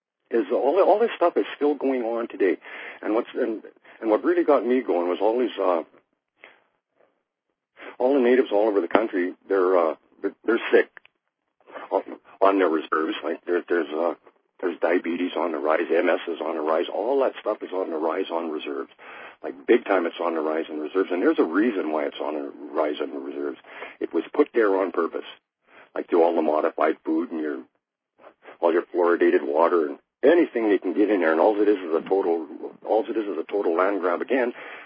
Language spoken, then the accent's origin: English; Alberta, Canada; I'm a Cree from the Peace River country, and I've never voted in any politics in my life.